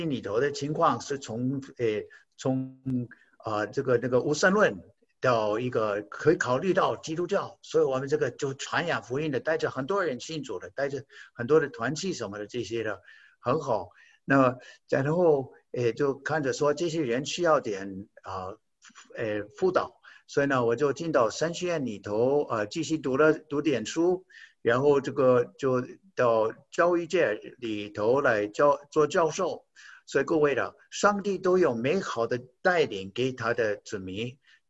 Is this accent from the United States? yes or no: yes; North Dakota, United States; 我这个是北达科他州 North Dakota，土生土长的人。那我这在那边这个原来都没有这样的想法的，个想做华人的宣教士。我本来就觉得说我们那边的人数很少啊，我们都没有华人，我都没看过华人这小时候。